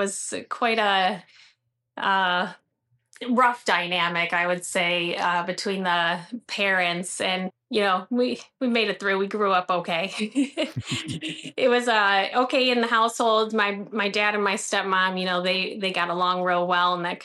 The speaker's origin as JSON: {"language": "English", "town": "Pontiac", "region": "Michigan", "country": "United States", "tie": "born there", "said": "So I was born in Pontiac, Michigan, and I have quite a big family, extended family."}